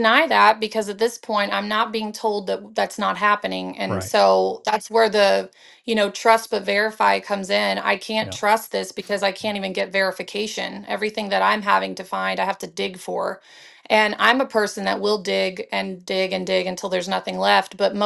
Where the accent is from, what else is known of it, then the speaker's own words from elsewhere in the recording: Louisiana, United States; I grew up in Louisiana. And so it was a huge oil and gas industry at the time when we had a Republican governor.